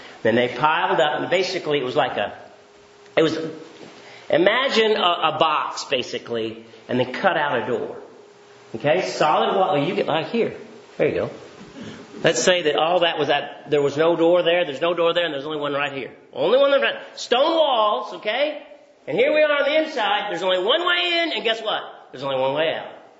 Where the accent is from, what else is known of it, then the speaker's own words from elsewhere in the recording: Boone, North Carolina, United States; born there; I was born in North Carolina. Did you know that, Jesus? Boone, North Carolina, and I moved around a lot. My dad was a preacher